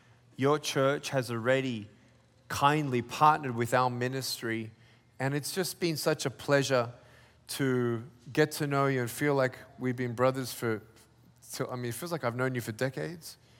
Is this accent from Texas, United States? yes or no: yes; Texas, United States; I live in Texas. I call it the United States of Texas. And I love being a Texan. I got my hat and I'm getting my belt buckle.